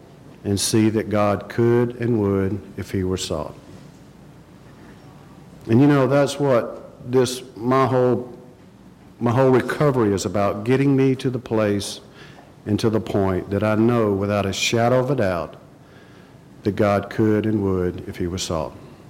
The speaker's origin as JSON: {"language": "English", "town": "Augusta", "region": "Georgia", "country": "United States", "tie": "born or raised there", "said": "But I was raised in Augusta, Georgia. I come from a large Catholic family. There were 10 kids in my family."}